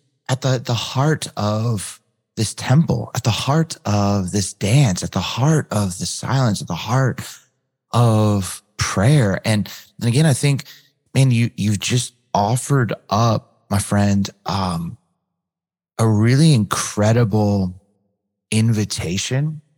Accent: West Coast, United States; maybe because I grew up on the West Coast.

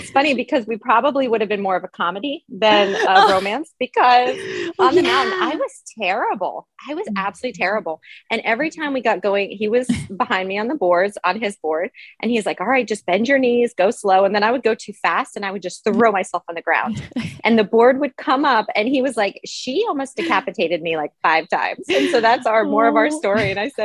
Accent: Pennsylvania, United States; I grew up here in the Poconos in Pennsylvania.

